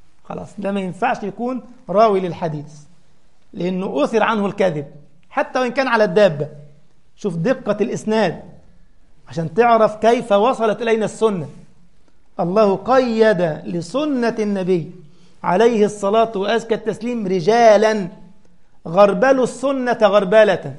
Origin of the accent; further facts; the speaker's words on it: Giza, Giza Governorate, Egypt; عندما كنت صغيرا تقريبا عندي 16 سنة أو قريب من هذا، وكنت بخطب الجمعة تبع الجمعية الشرعية عندنا في الجيزة،